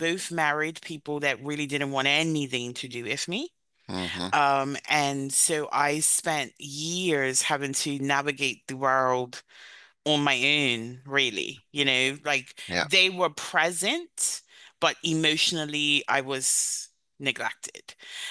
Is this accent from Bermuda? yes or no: yes; Bermuda; And I grew up in a very small environment. I grew up in Bermuda. For those who don't know, Bermuda is 21 square miles.